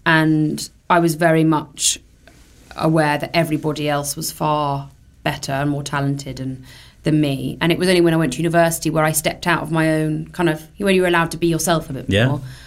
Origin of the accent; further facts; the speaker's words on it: Yorkshire and the Humber, United Kingdom; also born or lived in Stockport / South East England; I was born in Stockport, which is in Manchester. Then I was raised there for about 4 years, and then I moved to Leeds and Bardsey and Wetherby, which are in Yorkshire. And then I moved down south to a village nearish London, about an hour away from London.